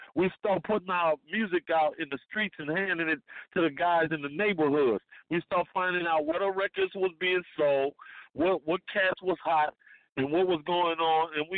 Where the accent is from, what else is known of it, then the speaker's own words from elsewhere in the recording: New Orleans, Louisiana, United States; Being as though I'm from New Orleans, so I had to scout the whole Bay Area out